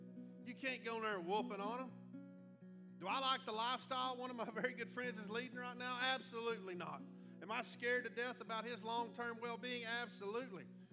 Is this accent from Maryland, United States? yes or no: no; Sea City, Texas, United States; we were in Abilene, and I grew up in Sea City